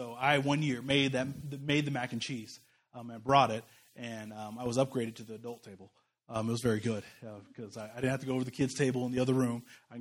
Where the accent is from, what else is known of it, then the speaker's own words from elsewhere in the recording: Kansas City, United States; I'm from Kansas City. We know how to take time. Low and slow on everything barbecue.